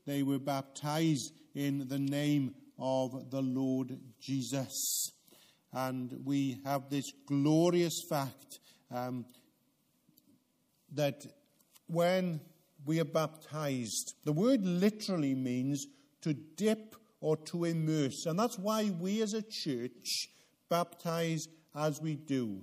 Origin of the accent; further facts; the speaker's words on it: United Kingdom; Now, being British, we're too polite to interrupt a sermon.